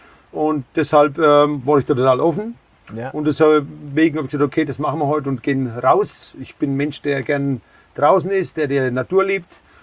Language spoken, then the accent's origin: German; Nüdlingen, Bavaria, Germany; Ich komme aus Nüdlingen